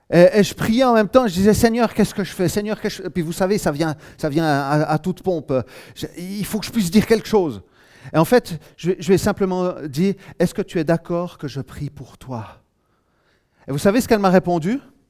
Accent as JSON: {"language": "French", "town": "La Chaux-de-Fonds", "region": "Neuchâtel", "country": "Switzerland", "tie": "born there", "said": "Je suis né à La Chaux-de-Fonds donc."}